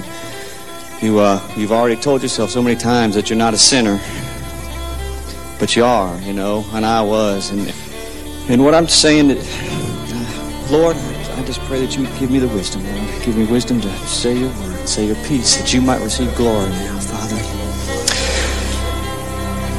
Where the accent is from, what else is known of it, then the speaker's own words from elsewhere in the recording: Wiggins, Mississippi, United States; I'm from Wiggins, Mississippi.